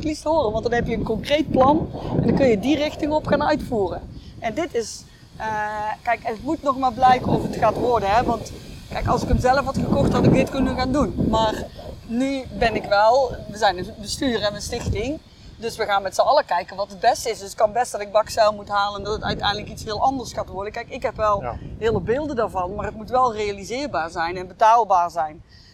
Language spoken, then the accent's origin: Dutch; Hank, North Brabant, Netherlands; Ik kom uit Hank.